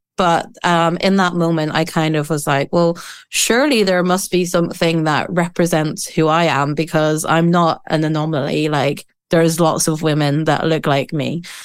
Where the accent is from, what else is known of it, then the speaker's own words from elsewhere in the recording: Ireland; But like, you know, I grew up in Ireland, and we have like, obviously you've